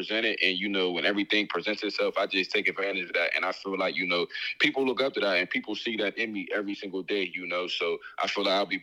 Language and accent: English; Pittsburgh, Pennsylvania, United States; You know, of course, I'm from Pittsburgh, so I love AB, you know.